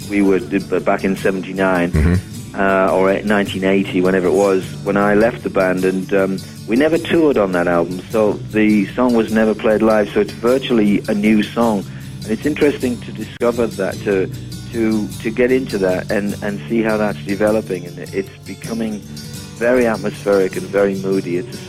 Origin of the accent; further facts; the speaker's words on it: Teesside, North East England, United Kingdom; My hometown, Teesside University, they offered me a doctorate